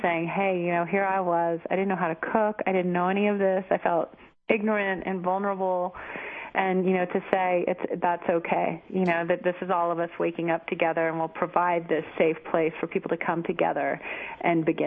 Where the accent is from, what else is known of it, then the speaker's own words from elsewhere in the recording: Texas, United States; I grew up in Texas, so, you know, we tend to grill salmon with a husband from Seattle